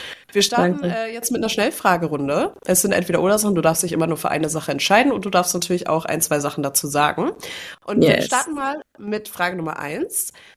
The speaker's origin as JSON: {"language": "German", "region": "Northern Germany", "country": "Germany", "said": "Aus Norddeutschland."}